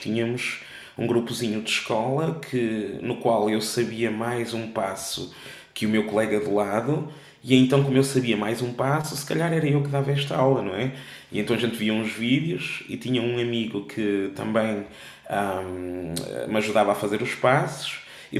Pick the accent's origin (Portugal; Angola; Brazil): Portugal; Porto; eu venho de uma zona do Porto que é o Palácio dos Pestanas, que é uma zona que é ali na Praça da República, mesmo no centro do Porto. E foi aí que eu nasci